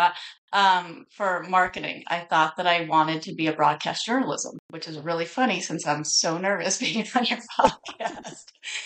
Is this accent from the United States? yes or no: yes; Big Bear, California, United States; Well, like you mentioned, I grew up in Big Bear, graduated from Big Bear High School. After high school, I went down to Long Beach and went to Long Beach State for a while.